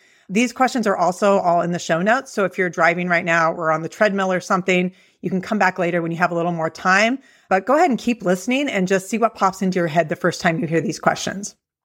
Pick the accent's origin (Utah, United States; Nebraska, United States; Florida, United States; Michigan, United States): Nebraska, United States; Lincoln; like it would be in my hometown of Lincoln, Nebraska